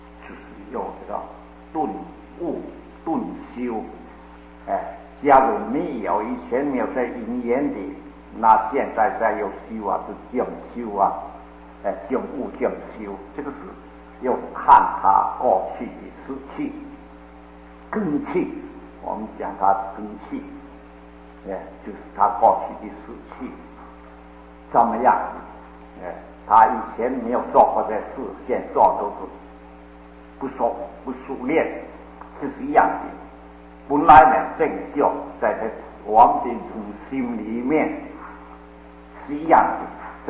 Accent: China; 我们中国人呢、都是以士就读书人呢、排在第一个

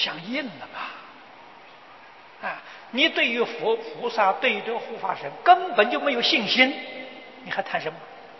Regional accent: China; 所以我们中国人呢，口头上常讲啊，舍得。

